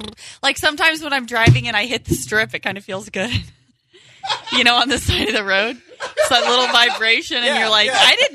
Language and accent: English; Indiana, United States; I mean, I'm from Indiana. Never worried about a hurricane. Never worried about a tsunami.